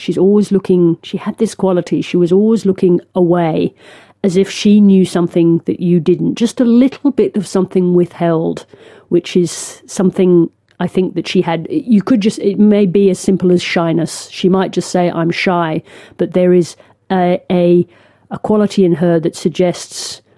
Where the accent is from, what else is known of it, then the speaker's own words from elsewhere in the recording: Nigeria; born there; born in Nigeria and I was delivered by a lovely black gynecologist wearing a dinner jacket because I was born on New Year's Eve.